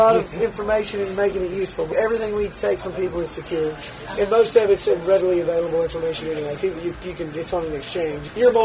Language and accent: English; Bowling Green, Kentucky, United States; I'm from Bowling Green, Kentucky.